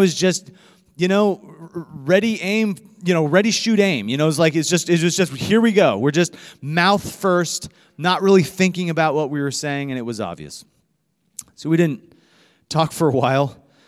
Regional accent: Iowa, United States; I'm from Iowa. Just a freshman in college.

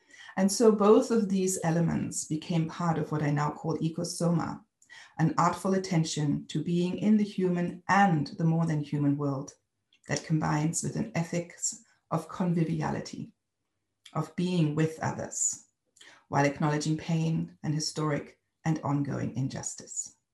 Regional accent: North Rhine-Westphalia, Germany; English is a second language; I grew up also on the Niederrhein, a specific area in the northwest of Germany

